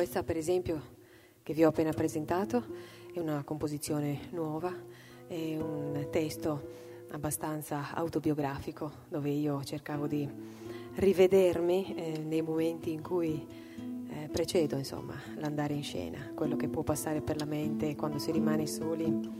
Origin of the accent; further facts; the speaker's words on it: Alghero, Sardinia, Italy; alcune tra le più belle delle canzoni della mia terra, come questa per esempio che si chiama … che è una serenata veramente dedicata ad Alghero alla sua bellezza